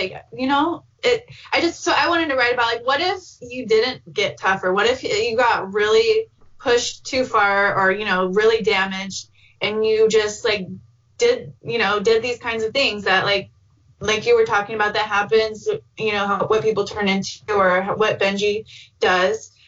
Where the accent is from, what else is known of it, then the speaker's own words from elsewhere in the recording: California, United States; I'm from Northern California, and they're there